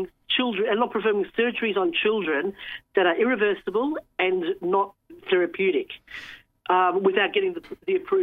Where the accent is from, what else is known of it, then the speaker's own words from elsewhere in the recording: Altona, Victoria, Australia; So I was raised in Altona, western suburbs of Melbourne. Went to the local girls' Catholic school